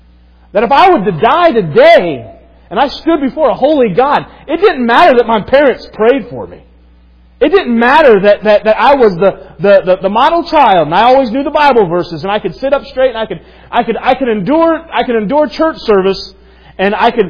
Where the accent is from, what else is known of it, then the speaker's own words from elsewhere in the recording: Loudonville, Ohio, United States; I grew up in Loudonville, Ohio, right next to Mohican.